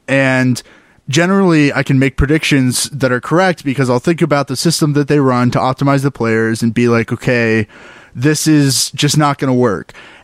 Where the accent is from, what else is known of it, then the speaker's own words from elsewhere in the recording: Texas, United States; I'm from Texas, so I say y'all.